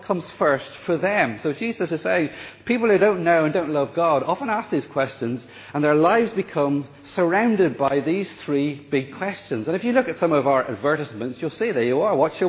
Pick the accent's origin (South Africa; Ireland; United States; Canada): Ireland; I always get it the wrong way around because I'm Irish